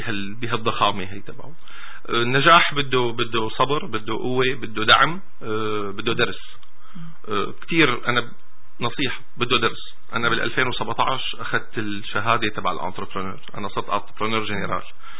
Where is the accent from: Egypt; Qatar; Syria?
Syria; now in Canada; رح لك بصراحة أنا سوري، أنا سوري وأفتخر، مع أني أنا كندي